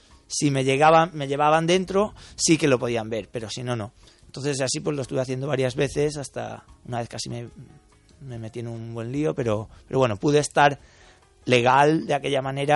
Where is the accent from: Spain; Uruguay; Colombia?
Spain; Gandia, Valencian Community; moved away as an adult; also born or lived in Barcelona; yo salí de Gandía para ir a Barcelona primero, para estudiar allí.